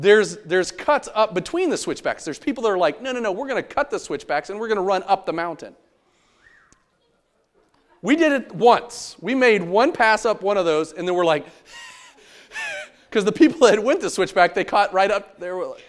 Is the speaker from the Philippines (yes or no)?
no; Pacific Northwest, United States; Growing up in the Northwest for my high school career, there is an incredible place that we were able to go backpacking.